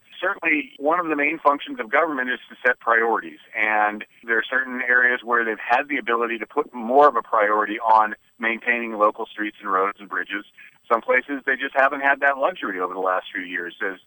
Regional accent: California, United States; I grew up in Sonoma County, and I know that there's some rural areas out there

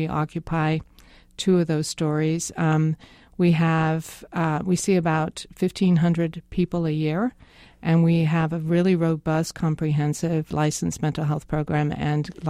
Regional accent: England, United Kingdom; accent: English; and my English accent will come out now.

